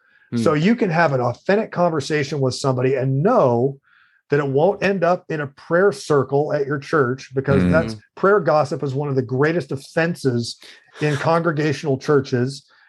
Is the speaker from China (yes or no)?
no; Jacksonville, Florida, United States; I grew up in Jacksonville.